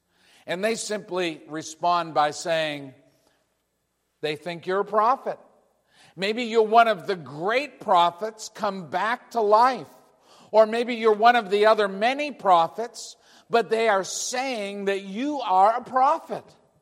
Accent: New England, United States; I grew up in New England. I'm a New England kid.

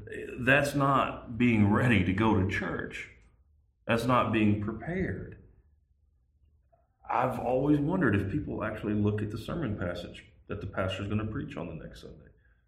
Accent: Southern United States, United States; Lee and I grew up in the Bible Belt.

